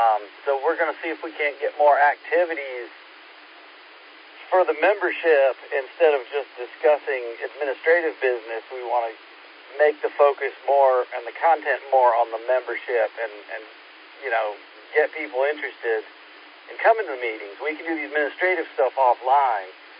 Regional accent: Greenville, United States; I grew up in Greenville.

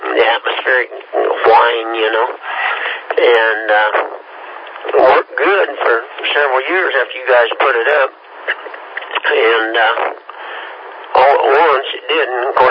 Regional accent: Kansas, United States; I'm from Kansas, you know.

